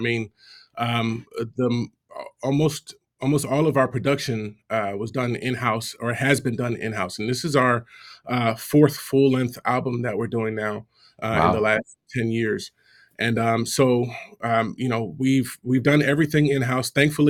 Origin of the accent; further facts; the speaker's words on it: Georgia, United States; And so, you know, in my context, I grew up in Georgia, and so we didn't really have a youth band so much going on